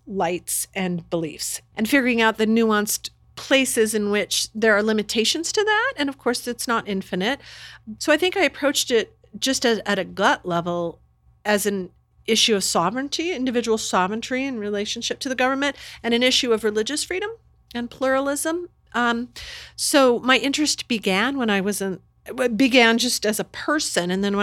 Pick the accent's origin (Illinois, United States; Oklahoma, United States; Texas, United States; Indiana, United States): Indiana, United States; I just grew up, I'm from Indiana. I didn't grow up in a particularly radical environment.